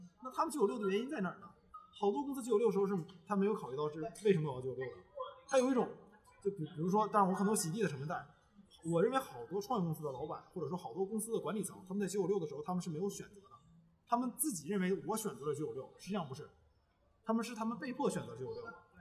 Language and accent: Chinese; China; 像我上学的时候，作为一个中国人，我们上学时候被最常灌输的概念就是努力等于成功